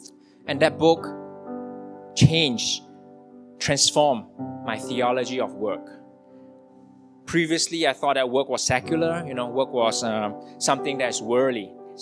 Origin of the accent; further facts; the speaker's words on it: Singapore; I was born and raised in Singapore.